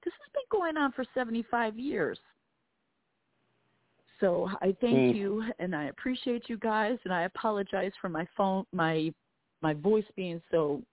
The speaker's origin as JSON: {"language": "English", "region": "Illinois", "country": "United States", "said": "So I'm from Illinois. We flew out of Chicago, but I'm from Illinois."}